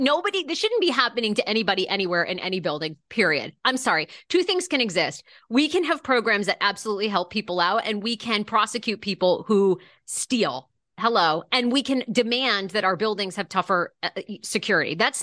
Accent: Ireland; I'm a Irishman.

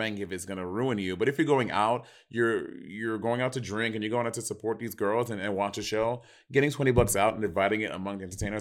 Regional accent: New York, United States; I mean, I am from New York, so I can't even gauge.

